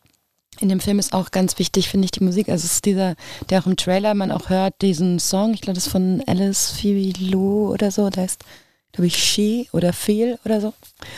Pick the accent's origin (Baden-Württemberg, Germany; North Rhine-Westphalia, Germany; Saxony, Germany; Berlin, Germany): Berlin, Germany; Ich komme jetzt nicht direkt aus Kreuzberg, aber eben auch aus Berlin